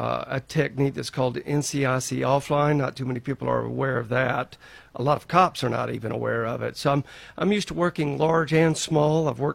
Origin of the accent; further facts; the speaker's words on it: Georgia, United States; now in Hall County, United States; I've been living here in Hall County for 11 years this June. I grew up in Clayton County.